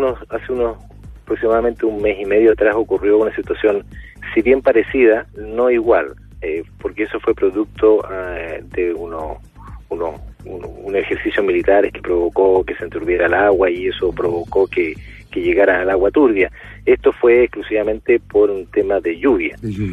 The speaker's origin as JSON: {"language": "Spanish", "region": "Magallanes", "country": "Chile", "tie": "born or raised there", "said": "yo que soy magallánico, nacido y criado en esta hermosa región"}